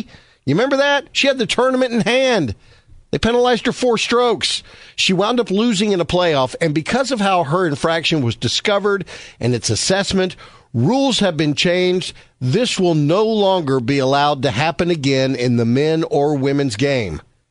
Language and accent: English; Texas, United States; I'm from Texas. I have family that lives in Austin.